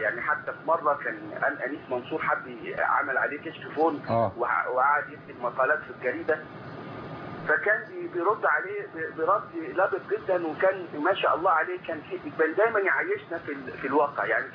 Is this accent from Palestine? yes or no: no; Cairo, Cairo Governorate, Egypt; انا من القاهره